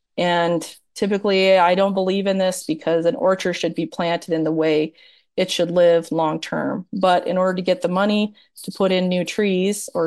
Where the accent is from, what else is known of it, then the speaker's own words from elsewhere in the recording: United States; But what I feel as an American is I'm always afraid to say something because of the repercussions.